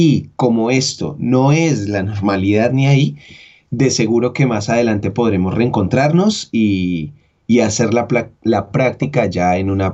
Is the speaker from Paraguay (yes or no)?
no; Bogotá, Colombia; por lo menos en Bogotá, que es de donde yo soy